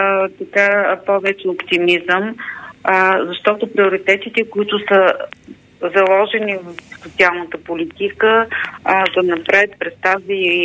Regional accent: Ruse, Ruse Province, Bulgaria; Аз съм от Русе и твърдя, че този път Русе-Велико Търново е изключително опасен.

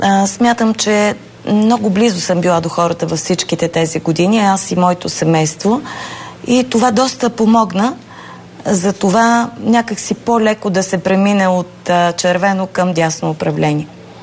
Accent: Pernik, Pernik Province, Bulgaria; Аз съм перничанка, защото се явявам на кампания. Би трябвало да започна от това. На 57 години съм.

